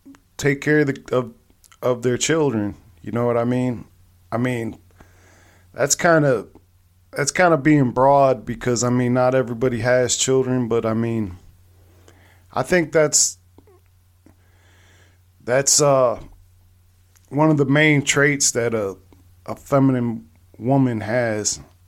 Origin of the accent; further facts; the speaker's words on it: Long Beach, California, United States; born there; I was born out there because my dad was in the military. I was also in the military, but I was born out there in Long Beach.